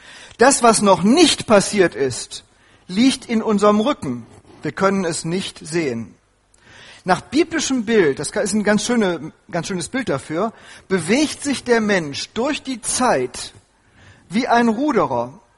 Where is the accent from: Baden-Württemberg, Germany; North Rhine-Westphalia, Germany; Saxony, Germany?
North Rhine-Westphalia, Germany; Bielefeld; bin 1955 geboren. Ich bin damit ein Kind des Kalten Krieges. Und ich bin mit einer Gewissheit aufgewachsen in Bielefeld in Westfalen.